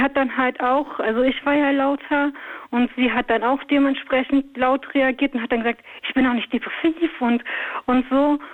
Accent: Berlin, Germany; Und ich komme ja aus Berlin.

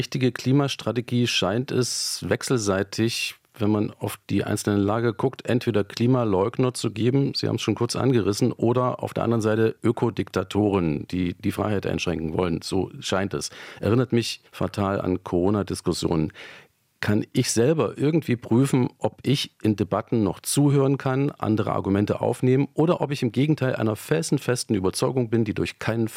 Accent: East Germany, Germany; Ich bin in der DDR groß geworden.

